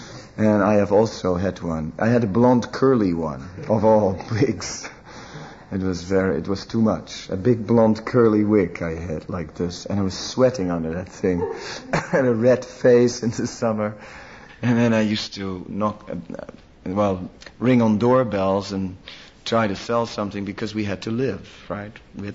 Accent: Netherlands; I'm from Holland.

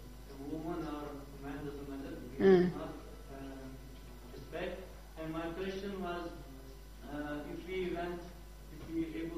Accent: Turkey; English is a second language; I'm from Turkey.

